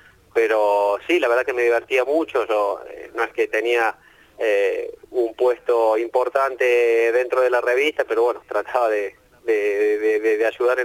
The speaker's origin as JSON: {"language": "Spanish", "region": "Córdoba", "country": "Argentina", "said": "esta simpatía por Talleres, el equipo de Córdoba, siendo yo cordobés"}